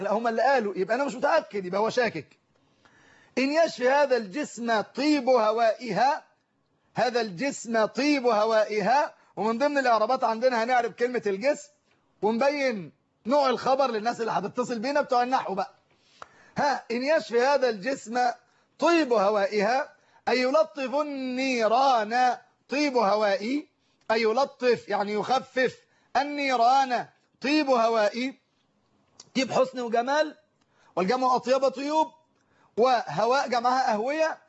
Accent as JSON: {"language": "Arabic", "town": "Cairo", "region": "Cairo Governorate", "country": "Egypt", "said": "انا قاهري اذا ذهبت الى الاسكندرية صارت غربة بالنسبة لي"}